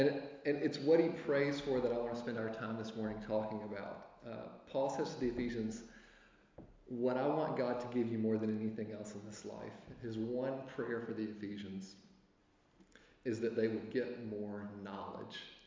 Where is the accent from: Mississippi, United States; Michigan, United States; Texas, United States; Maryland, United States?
Mississippi, United States; moved away as an adult; now in Edinburgh, United Kingdom; and I'm from Mississippi originally. Hopefully I'll get a chance to say more tonight. But we've been living in Edinburgh for the past year